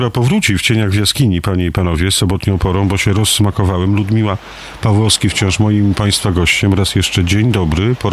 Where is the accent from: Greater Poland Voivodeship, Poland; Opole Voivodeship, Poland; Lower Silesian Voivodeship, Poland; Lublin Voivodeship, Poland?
Lublin Voivodeship, Poland; ja pochodzę spod Zamościa, to jest około 100 kilometrów do Lublina, więc ta nasza ściana wschodnia